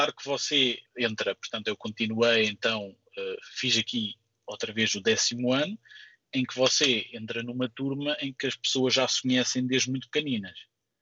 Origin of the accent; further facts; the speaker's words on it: Portugal; now in Netherlands; Sim, fico feliz quando tenho que dizer que sou português e que as pessoas questionam: ah, então, e fala assim tão bem e está aqui há 10 anos.